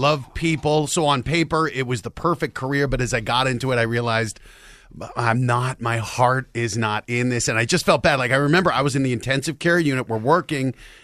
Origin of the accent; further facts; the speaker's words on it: Denver, Colorado, United States; I'm from Denver, so I'm back there where Dad's a professor.